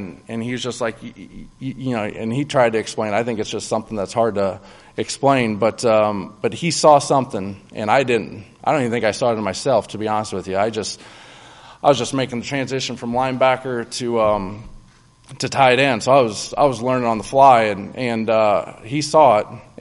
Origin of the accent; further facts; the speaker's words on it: Iowa, United States; Like I said, I'm from Iowa. I don't know too much.